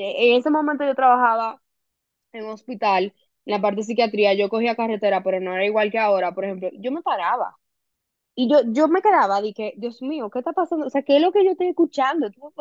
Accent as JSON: {"language": "Spanish", "country": "Dominican Republic", "said": "yo soy súper dominicana, o sea, yo soy probablemente la dominicana más orgullosa de ser dominicana que tú vas a conocer"}